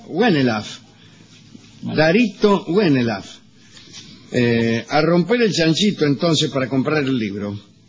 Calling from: Buenos Aires, Argentina; soy de Caballito, pegado a Flores

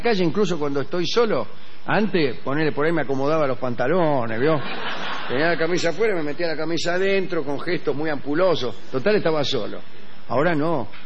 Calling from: Berisso, Buenos Aires Province, Argentina; de Berizo

